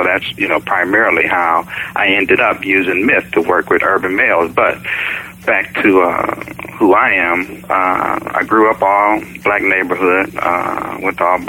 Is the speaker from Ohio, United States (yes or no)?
yes; Akron, Ohio, United States; Okay, I grew up in Akron, Ohio. I was born in 1958, and Akron is a rubble capital of the world.